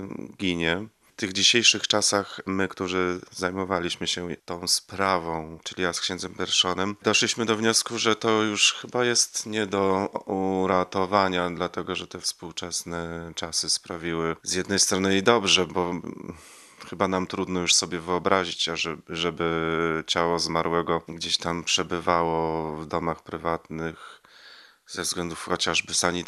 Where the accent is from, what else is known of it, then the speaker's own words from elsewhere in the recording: Gowidlino, Pomeranian Voivodeship, Poland; ja sam byłem bezpośrednim uczestnikiem obrzędów pustej nocy w dzieciństwie, w moich rodzinnych stronach w Gowidlinie.